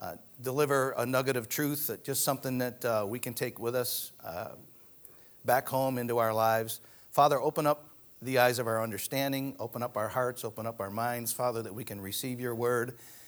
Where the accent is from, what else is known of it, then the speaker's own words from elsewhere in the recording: New York, United States; I'm actually from New York, a small town northeast of here, Dansville. Anybody heard of Dansville?